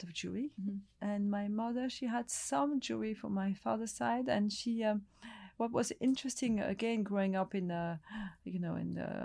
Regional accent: Nouvelle-Aquitaine, France; also born or lived in Africa; So, and I come from Gascony, and it's somewhere where I love to go.

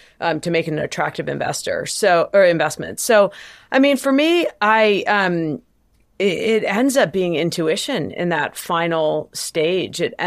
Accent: Jamaica; born there; Well, I'm an immigrant, so maybe I was born in Jamaica.

